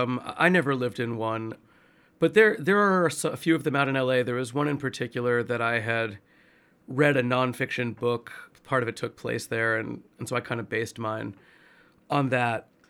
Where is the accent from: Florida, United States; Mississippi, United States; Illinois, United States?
Florida, United States; North Miami Beach; born there; I was born in North Miami Beach, you know, part of South Florida